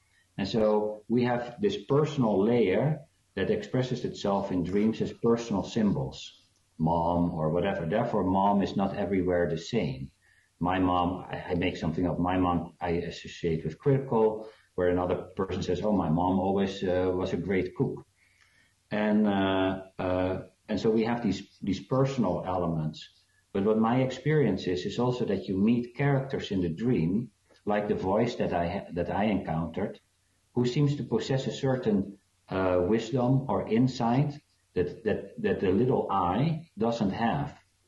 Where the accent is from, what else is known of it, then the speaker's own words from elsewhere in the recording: South Africa; born there; but I was born in South Africa